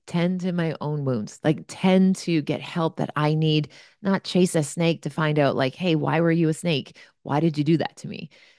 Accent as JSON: {"language": "English", "country": "Canada", "said": "But I'm Canadian, so I was super polite about it."}